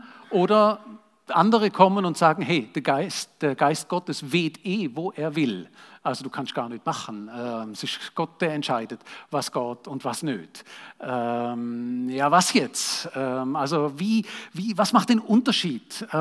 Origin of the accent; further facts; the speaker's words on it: Radolfzell, Baden-Württemberg, Germany; das ist in meiner Heimatstadt in Radolfzell, direkt am See